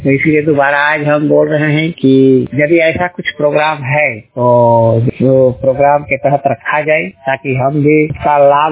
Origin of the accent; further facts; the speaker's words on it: Murhu Subi, Jharkhand, India; मैं बोकारो जिला के कसमार प्रखंड के अंतर्गत मुरहू सूबी गांव का निवासी हूं।